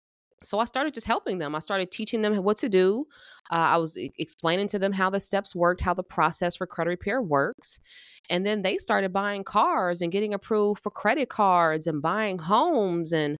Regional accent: Chicago, Illinois, United States; moved away as an adult; now in Fort Worth, United States; So born and raised in Chicago, but I just recently moved to Fort Worth, Texas, my fiance and I.

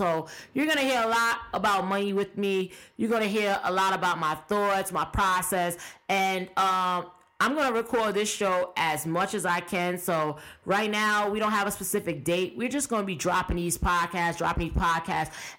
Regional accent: Brooklyn, New York, United States; moved away as an adult; now in Delaware, United States; A lot of you guys, if you don't know, I'm from Brooklyn, New York. And I recently moved to Delaware. I recently picked up and left New York, my family and I, and we're just really like starting our life over in Delaware.

